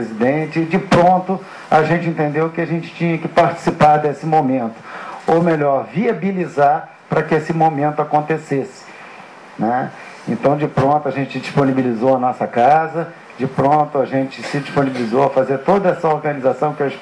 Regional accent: Niterói, Rio de Janeiro, Brazil; sou de Niterói.

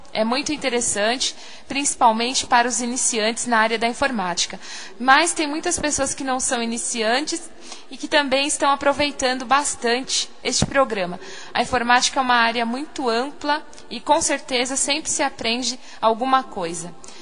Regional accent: São Paulo, Brazil; Atualmente tenho 28 anos, sou de São Paulo, capital.

